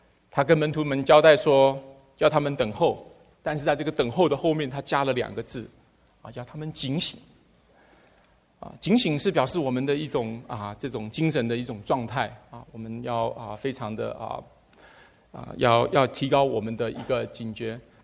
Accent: Taiwan; 所以我从台湾来的这个男丁在我们20岁前后，我们都要到部队去服役。

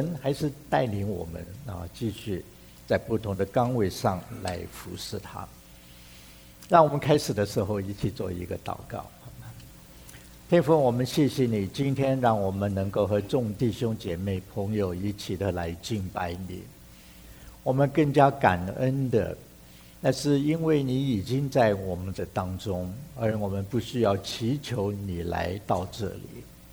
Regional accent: China; 我们中国人也有一些的话语

